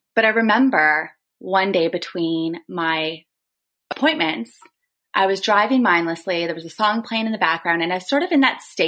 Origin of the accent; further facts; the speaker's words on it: Thunder Bay, Ontario, Canada; I was from Thunder Bay, a small little Canadian town on the shores of Lake Superior.